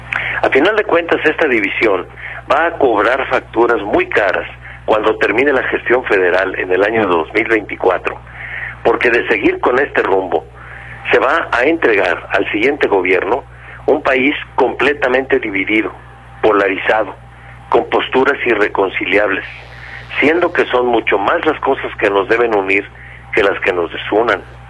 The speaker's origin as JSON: {"language": "Spanish", "country": "Mexico", "said": "Vivimos en México, somos mexicanos"}